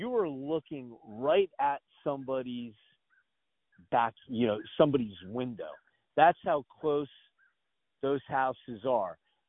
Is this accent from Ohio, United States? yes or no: no; New Jersey, United States; I come from New Jersey. You know how they do it in New Jersey.